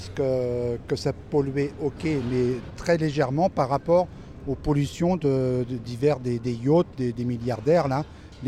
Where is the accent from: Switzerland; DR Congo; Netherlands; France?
France; La Ferté-Bernard, Pays de la Loire; Moi, je viens de la Ferté-Bernard. Donc, il y a 50 km d'ici